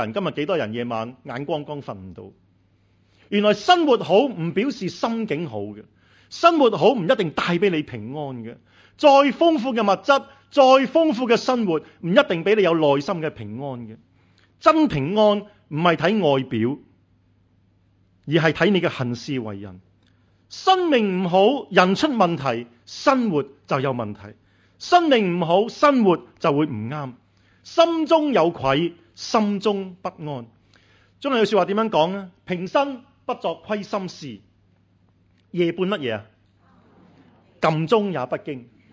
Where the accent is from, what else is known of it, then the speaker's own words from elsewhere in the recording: Canada; 我嚟自加拿大，加拿大咧起住加拿大真系好大嘅。